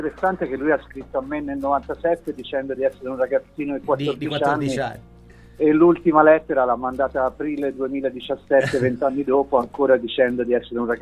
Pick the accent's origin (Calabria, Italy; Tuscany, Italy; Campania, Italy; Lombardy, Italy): Tuscany, Italy; In più io sono toscano, da ragazzo ho passato tante nottate molto belle in quel posto lì